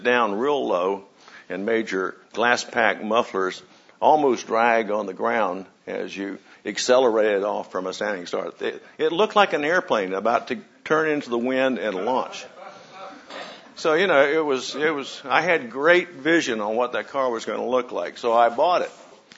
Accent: North Carolina, United States; born there; I was born in North Carolina in 1938, and I was born into a marriage that was already deteriorating rapidly. My mother was only 18 years old when she married. She had me at age 19.

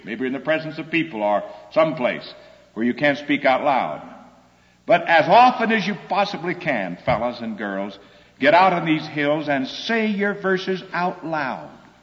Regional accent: Los Angeles, California, United States; Now, well, I'm not a farm boy. I was raised in California, Los Angeles.

